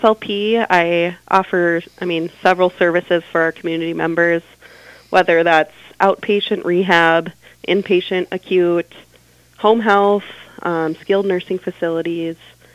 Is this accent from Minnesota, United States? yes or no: yes; Montevideo, Minnesota, United States; Yes, I am a 2019 graduate from Montevideo, and my hometown roots led me back to Monty. I married a farmer, so you can't move the farm too far.